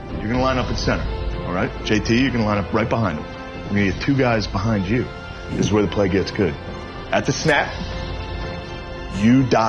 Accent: Midwest, United States; We're both whites from the Midwest who have nailed a bunch of threes.

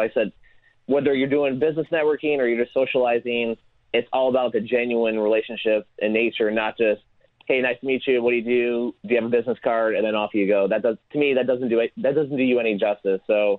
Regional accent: Indiana, United States; now in Florida, United States; So I'm from Indiana, and I moved to Florida, 6 years ago.

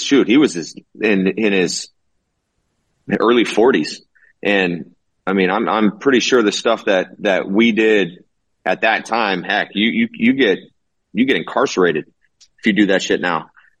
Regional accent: Woodland, California, United States; I grew up in Woodland, California

